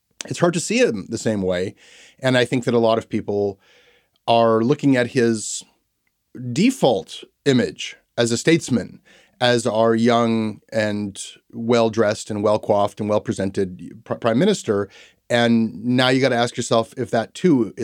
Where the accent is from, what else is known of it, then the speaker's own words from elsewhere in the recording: Toronto, Ontario, Canada; He was certainly presented as a hero to me growing up in Toronto.